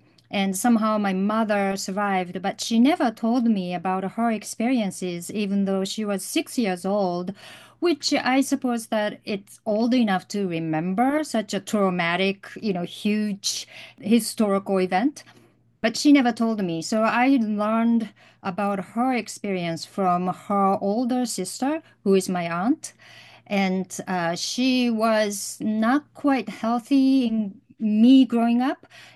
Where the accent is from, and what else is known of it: Hiroshima, Japan; born or raised there